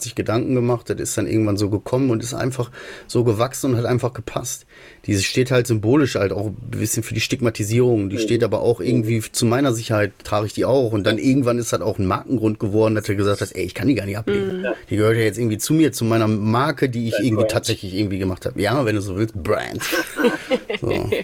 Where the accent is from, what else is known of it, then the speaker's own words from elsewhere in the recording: North Rhine-Westphalia, Germany; Ich bin Ruhrpottler.